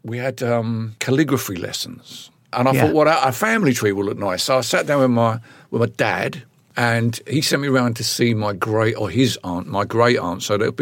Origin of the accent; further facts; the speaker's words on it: Barking, London, United Kingdom; where I grew up in Barking